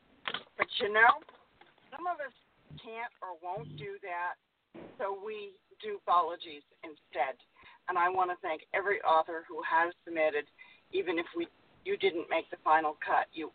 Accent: Virginia, United States; I was raised in Virginia, and there's a big difference from living in Norfolk and the seaport than there is in living in Queens.

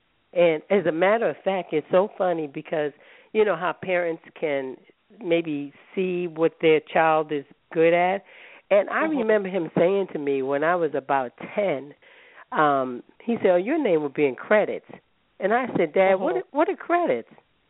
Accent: Baltimore, Maryland, United States; But I'm from Baltimore. I'm born and raised here in Baltimore.

